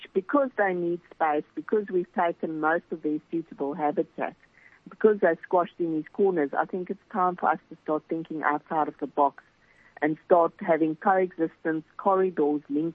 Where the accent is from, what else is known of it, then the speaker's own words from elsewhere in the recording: South Africa; I mean, I do feel I'm proudly South African